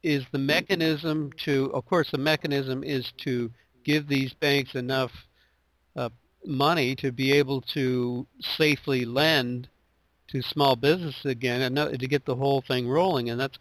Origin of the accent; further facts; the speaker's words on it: Toronto, Ontario, Canada; I'm from Toronto, so I'm a Canadian. I'm proud of our country, too.